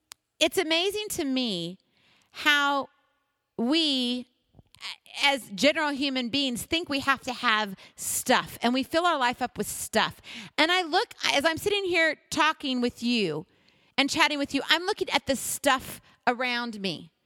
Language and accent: English; Hawaii, United States; I was born in Hawaii and graduated from high school in Hawaii.